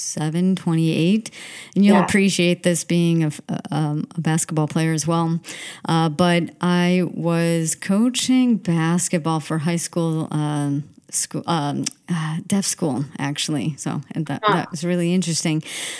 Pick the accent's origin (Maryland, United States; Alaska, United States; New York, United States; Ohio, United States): New York, United States; Buffalo; I'm from Buffalo, New York